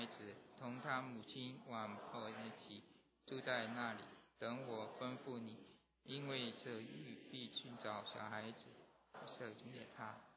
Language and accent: Chinese; Miri, Sarawak, Malaysia; 我小的时候马来西亚是在梅里长大的啊，梅里是一个小地方